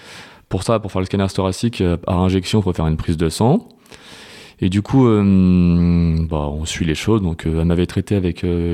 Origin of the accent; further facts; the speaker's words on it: Normandy, France; now in Lyon, France; Donc moi, de base, je viens de Normandie, mais je fais mes études sur Lyon, que j'ai fini, et je travaille sur Lyon maintenant.